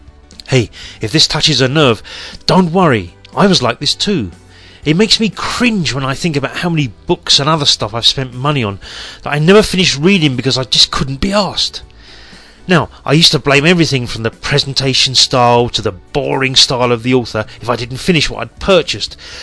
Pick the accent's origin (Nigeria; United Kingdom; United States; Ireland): United Kingdom; London; now in Beijing, China; I'm from London, England, in case you haven't worked it out. And I'm currently living in Beijing, China